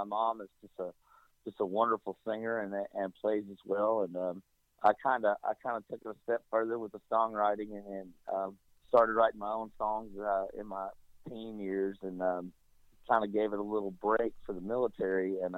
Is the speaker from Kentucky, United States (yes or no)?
yes; Kentucky, United States; that's kind of what we did growing up in Central Kentucky. There wasn't, too many places to go or vacation-y things to do around where we lived.